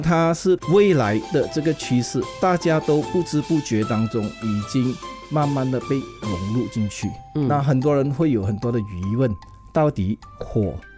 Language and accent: Chinese; Penang, Malaysia; 我来自槟城